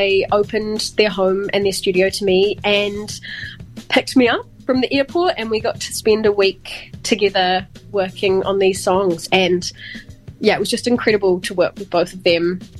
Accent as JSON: {"language": "English", "region": "Otago", "country": "New Zealand", "said": "And I'm from Central Otago, so our mountains are pretty big."}